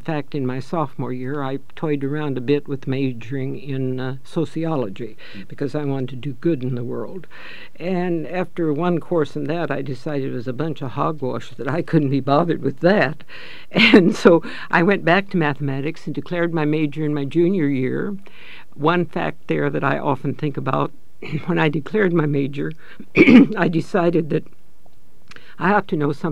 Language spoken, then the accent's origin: English; Jamestown, Kansas, United States; Well, I was born in 1916 in Jamestown, Kansas, on my grandfather's homestead.